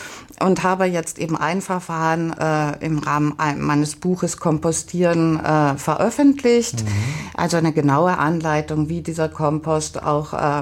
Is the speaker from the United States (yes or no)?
no; Vienna, Austria; moved away as an adult; now in Berlin, Germany; ich bin gebürtige Wienerin und habe an der Universität für Bodenkultur studiert